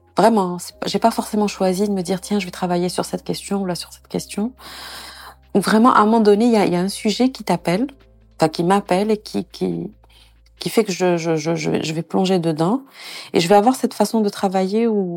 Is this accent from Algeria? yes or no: yes; Algeria; Enfin, je sais pas, je suis une Algérienne. Voilà, j'ai 48 ans